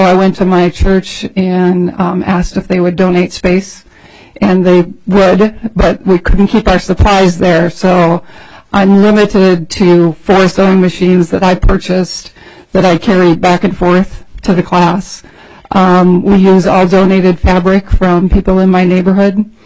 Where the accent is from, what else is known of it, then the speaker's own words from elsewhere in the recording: Lakeville, Minnesota, United States; I grew up in Lakeville, which was a teeny town of 2,000, so Faribault was huge when I was a kid.